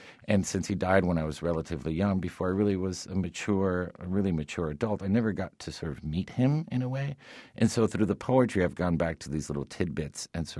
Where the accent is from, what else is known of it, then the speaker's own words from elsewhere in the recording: Miami, Florida, United States; I mean, you got to understand the landscape of growing up in Miami, these huge, like, ships that we used to watch at, you know, going off into the Caribbean on sunset.